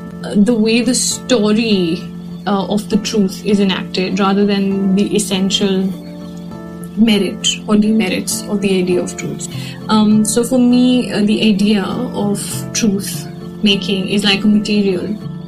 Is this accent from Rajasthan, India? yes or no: no; Delhi, India; born there; I was born in Delhi, and I have been living here. It's a challenging city, right?